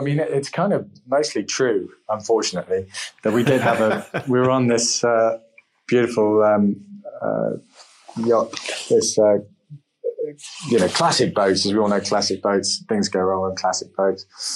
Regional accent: South West England, United Kingdom; I grew up in the West Country near Falmouth, and my parents had a small cruising boat.

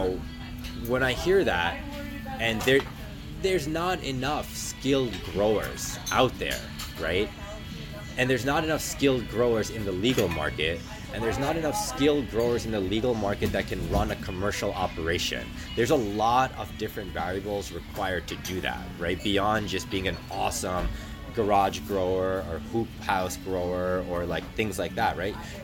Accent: New Jersey, United States; I grew up in New Jersey.

